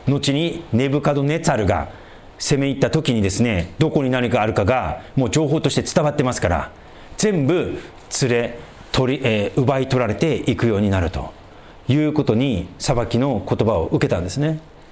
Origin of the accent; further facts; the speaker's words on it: Sendai, Miyagi, Japan; 私仙台出身ですから